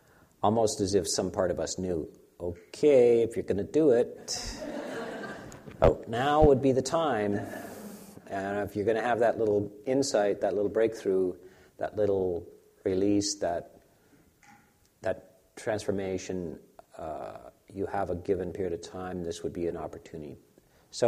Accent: Canada; born there; I was born in Canada.

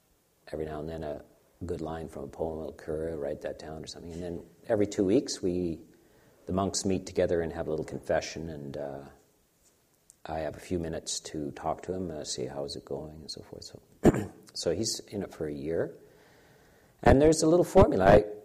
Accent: Canada; born there; I was born in Canada.

